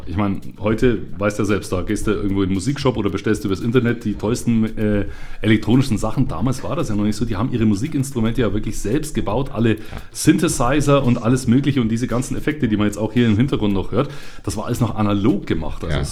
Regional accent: Hof, Bavaria, Germany; Also ich bin ja aus Hof, wie ja jeder weiß, ist ja kein Geheimnis.

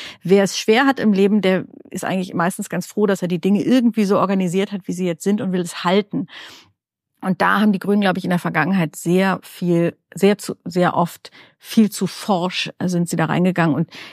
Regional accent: western Germany, Germany; Das, glaube ich, muss man einfach vorab mal sagen als Westdeutscher.

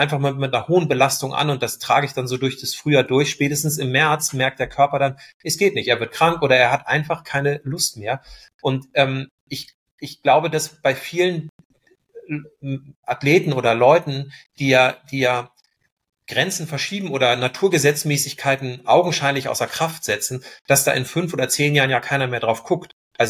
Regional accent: Northern Germany, Germany; da wo ich herkomme aus dem Norden

